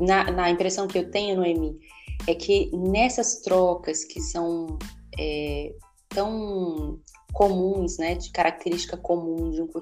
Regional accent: Pernambuco, Brazil; porque eu sou de Pernambuco, né?

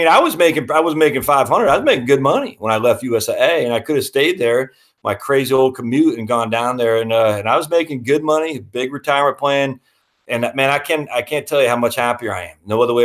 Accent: Maine, United States; I grew up poor in Maine, didn't care.

